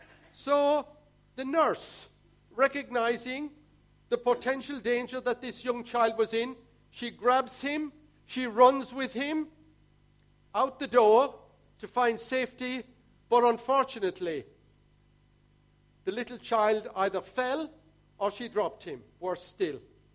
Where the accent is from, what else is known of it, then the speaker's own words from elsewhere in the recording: Ireland; and I'm Irish as well, and there's a TH in there.